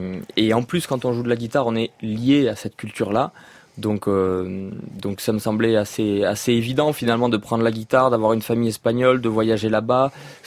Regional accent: Toulouse, Occitanie, France; Ah ben, quand on est Toulousain

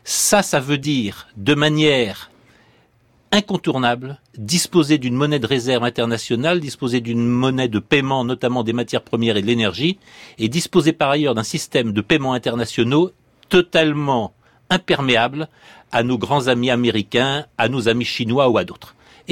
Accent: France; Je suis européen parce que je suis français.

